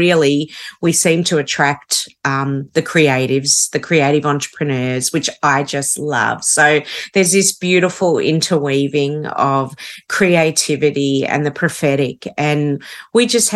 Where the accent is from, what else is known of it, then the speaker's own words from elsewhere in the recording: Melbourne, Victoria, Australia; So I'm from Melbourne, Australia, and very quickly, Italian heritage. So first generation Australian.